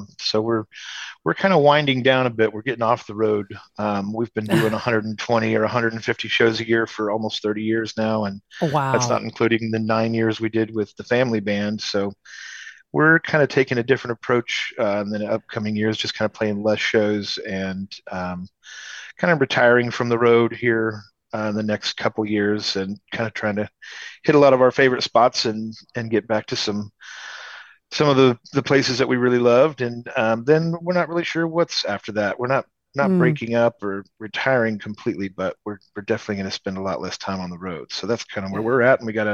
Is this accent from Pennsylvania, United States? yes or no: no; Idaho, United States; But growing up in Idaho, I mean, we, did a lot of hiking and we were all avid skiers and did a lot of backcountry skiing up in Stanley